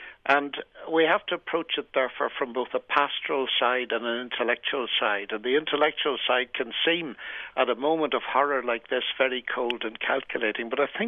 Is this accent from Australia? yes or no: no; Northern Ireland, United Kingdom; I'm from Northern Ireland, and it has got quite a history of sectarian violence